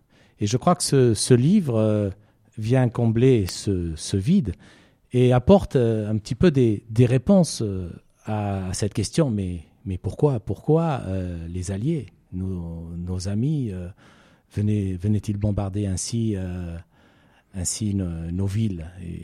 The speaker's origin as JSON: {"language": "French", "town": "Marseille", "region": "Provence-Alpes-Côte d'Azur", "country": "France", "tie": "born there", "said": "Je suis né à Marseille"}